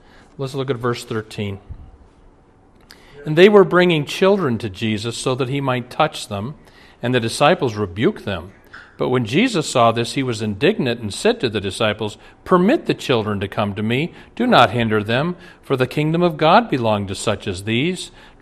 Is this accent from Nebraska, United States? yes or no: yes; Omaha, Nebraska, United States; I will tell you that I'm from Omaha. Years ago, when I'd go home to Omaha and look under abortion in the Yellow Pages